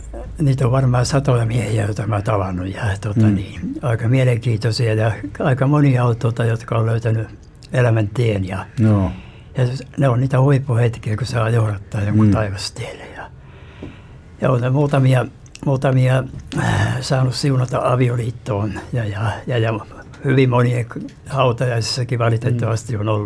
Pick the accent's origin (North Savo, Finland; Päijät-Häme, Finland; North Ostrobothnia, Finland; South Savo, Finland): North Ostrobothnia, Finland; Nivala; born there; Minä olen syntynyt Nivalassa Pohjois-Pohjanmaalla, mutta minä asuin silloin tuolla niin Kellokoskella